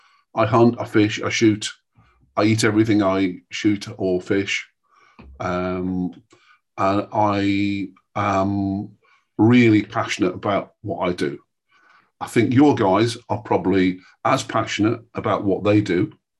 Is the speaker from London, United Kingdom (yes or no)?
no; North East England, United Kingdom; I would class myself as a country guy, a country boy. Born and brought up in Northumberland on the Duke of Northumberland's estates.